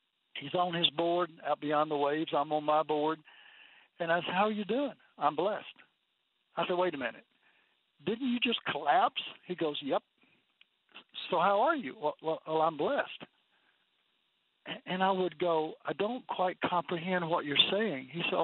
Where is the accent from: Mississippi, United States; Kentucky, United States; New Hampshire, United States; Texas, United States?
Mississippi, United States; I said, sure, I know how to surf cotton. I'm from Mississippi.